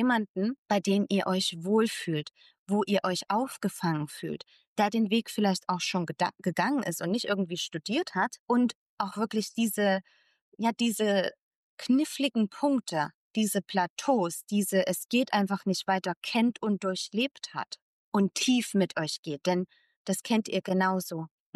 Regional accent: Germany; mein Partner ist Argentinierin, ich bin Deutsche

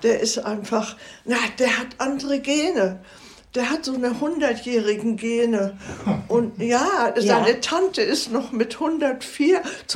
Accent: Hamburg, Germany; born there; In Hamburg.

